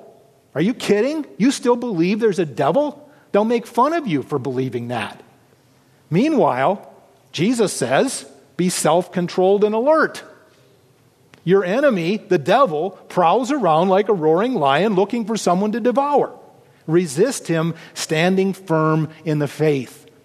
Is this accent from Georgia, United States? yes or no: no; Oregon, United States; Looking at my home state of Oregon